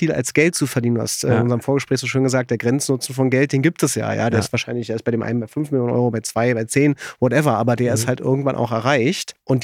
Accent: Cologne, North Rhine-Westphalia, Germany; Als Kölner ist das schon auch so ein Ding mit dem Fahrrad

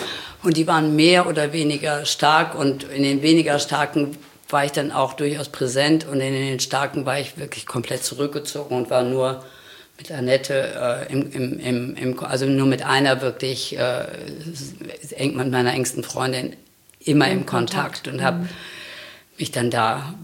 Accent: North Rhine-Westphalia, Germany; born or raised there

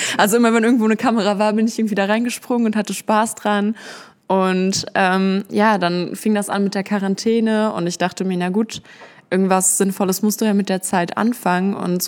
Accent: Berlin, Germany; now in Essen, Germany; Ich komme ursprünglich aus Berlin und bin vor 2 Jahren dann hier in den Ruhrpott gezogen, nach Essen. Und genau, ich ziehe jetzt auch bald wieder zurück.

